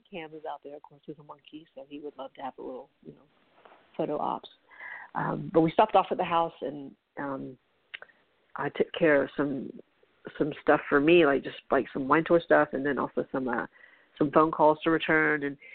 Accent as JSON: {"language": "English", "town": "Charleston", "region": "South Carolina", "country": "United States", "tie": "born or raised there", "said": "but you know, it was my hometown. So we walked around yesterday afternoon and evening. It was fun. It was fun because I was really able just to enjoy being in Charleston"}